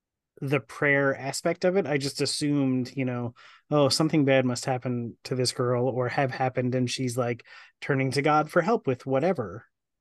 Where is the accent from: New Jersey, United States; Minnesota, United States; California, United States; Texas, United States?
New Jersey, United States; And as we know, because I bring it up all the time, I'm from New Jersey.